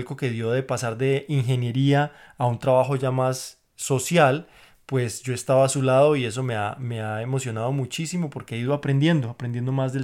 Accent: Colombia; moved away; cuando yo vine de Colombia fue de pronto en mi país había un programa de los últimos años del bachillerato

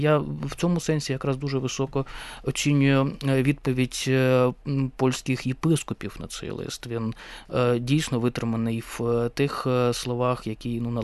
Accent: Kharkiv, Kharkiv Oblast, Ukraine; Ну, я походжу з Харкова

